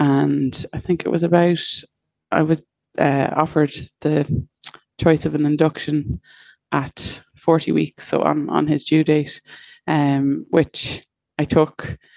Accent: Dublin, Leinster, Ireland; from Dublin.

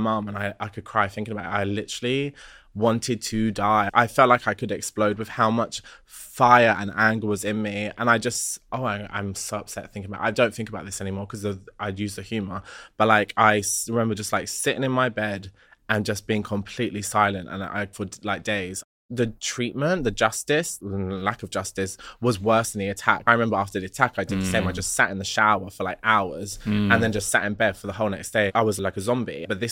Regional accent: London, United Kingdom; I'm from Labrook Grove and I don't miss. I'm a council state girl

